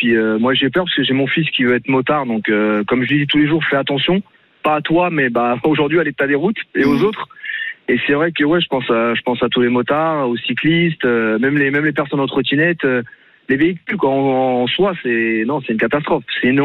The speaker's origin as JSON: {"language": "French", "town": "Paris", "region": "Île-de-France", "country": "France", "said": "c'est Paris, c'est comme les Marseillais en fait, on est parisien, on l'est pas."}